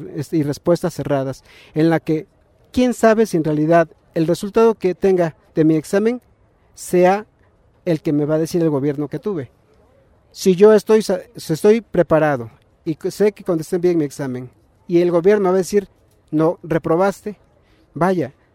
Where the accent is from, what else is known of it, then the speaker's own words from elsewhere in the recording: Mexico; como todo mexicano